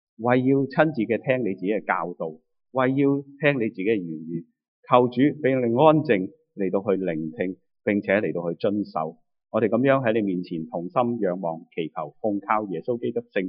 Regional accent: Hong Kong; now in Canada; 为一个新移民，大概20年前嚟到加拿大嘅时候咧。咁我喺香港出生，喺香港受教育，学过英文嘅。

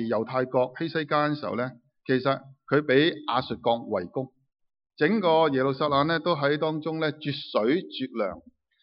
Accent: China; 你想想我们中国人为什么今天你可以坐在这里

